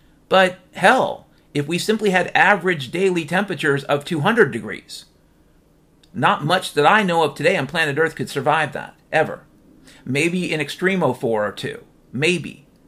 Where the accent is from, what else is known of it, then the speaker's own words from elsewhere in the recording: Washington, United States; I can tell you, I grew up in Washington State.